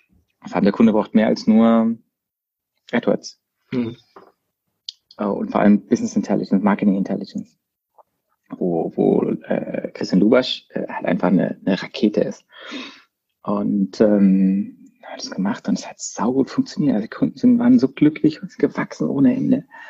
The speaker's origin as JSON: {"language": "German", "region": "Baden-Württemberg", "country": "Germany", "said": "als Badener, halb Schwabe"}